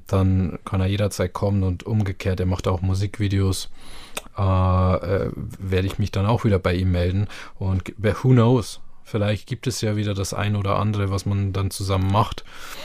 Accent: Bavaria, Germany; now in Lower Saxony, Germany; Josef hat mich ja als Bayer vorgestellt, ich bin Bayer

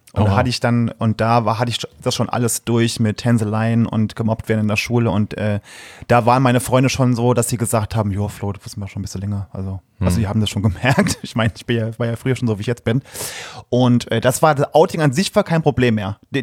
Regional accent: Saarland, Germany; Ich komme aus einem schönen kleinen Dörfchen im Saarland. Das ist bei Saarlouis, wenn man es vielleicht kennt. Und hat 5000 Einwohner, mein Dörfchen. Das ist sehr wenig.

